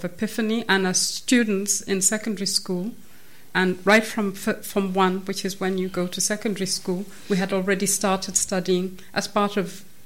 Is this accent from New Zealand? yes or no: no; Kenya; now in United Kingdom; As you know, I'm from Kenya, and I came to study in the UK at a young age